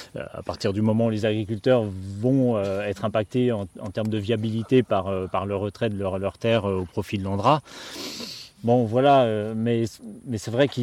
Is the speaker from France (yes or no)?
yes; Grand Est, France; moi je suis des Vosges, donc c'est vrai que j'ai pas suivi ce dossier-là jusque-là.